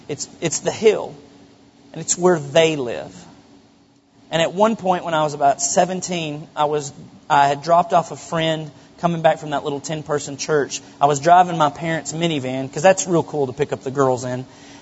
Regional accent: Benton, Arkansas, United States; I grew up in Benton, Arkansas, and we were segregated.

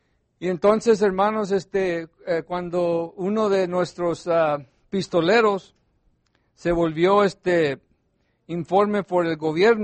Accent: San Antonio, Texas, United States; yo me crié en San Antonio, en San Antonio, Texas, allá en un barrio donde mis abuelos, mis papaces y todos mis primos y tíos, todos estaban involucrados en la mafia

